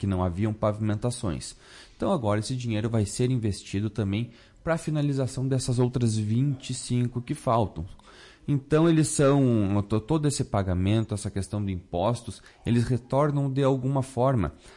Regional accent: Brazil; Que a gente, como bom brasileiro, muitas vezes a gente deixa tudo para a última hora, né?

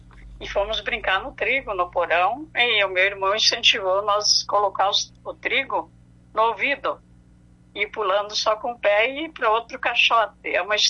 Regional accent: Lagoa Vermelha, Rio Grande do Sul, Brazil; born there; Sou nascida em Lagoa Vermelha.

